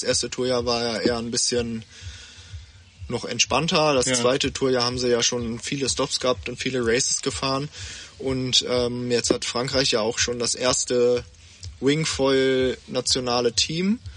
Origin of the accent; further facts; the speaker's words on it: Hanover, Lower Saxony, Germany; Ich bin aufgewachsen und, also geboren und aufgewachsen in Hannover, beziehungsweise direkt in der Region. Wohne circa 15 Minuten mit dem Auto vom Steinhuder Meer ungefähr.